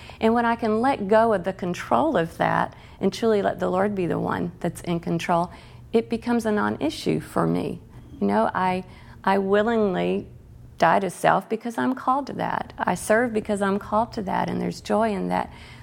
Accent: the South, United States; I am from the South, so I'm sure there's a little bit of that Southern hospitality thrown

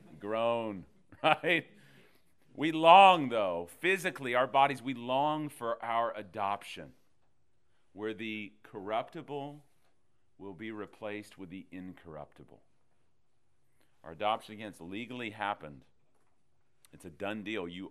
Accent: Texas, United States; Oh, yeah, man. I'm from Texas, dude.

